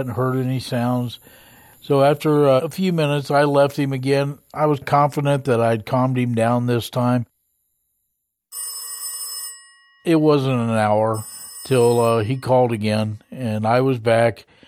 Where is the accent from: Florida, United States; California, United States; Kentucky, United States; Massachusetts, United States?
Kentucky, United States; Covington; I'm from Covington, Kentucky.